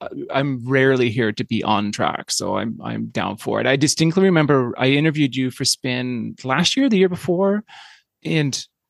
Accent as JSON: {"language": "English", "region": "Yukon", "country": "Canada", "said": "I'm from the Yukon, and we don't get football up there. It's too cold."}